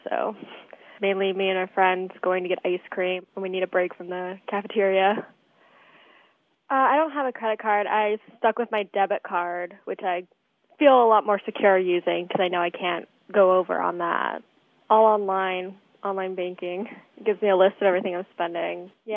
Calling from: Gaithersburg, Maryland, United States; I'm calling from Gaithersburg, Maryland.

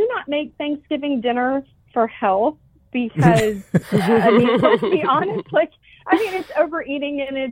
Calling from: Kennesaw, Georgia, United States; Kennesaw, Georgia, just outside of Atlanta.

